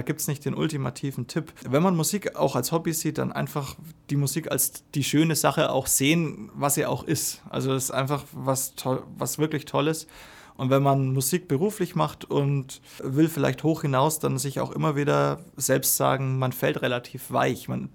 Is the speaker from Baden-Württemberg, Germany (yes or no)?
no; Limmersdorf, Bavaria, Germany; now in Bayreuth, Germany; Heimat ist definitiv in Oberfranken. Ich bin in Limmersdorf aufgewachsen und fühle mich da auch heute noch pudelwohl. Und da spüre ich schon, da ist meine Heimat, da gehöre ich hin. Und jetzt lebe ich mit meiner Familie in Bayreuth.